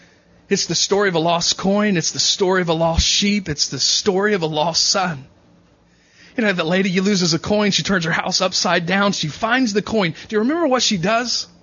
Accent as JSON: {"language": "English", "region": "Ohio", "country": "United States", "tie": "born or raised there", "said": "You know, I grew up in Southwest Ohio, which is really Kentucky."}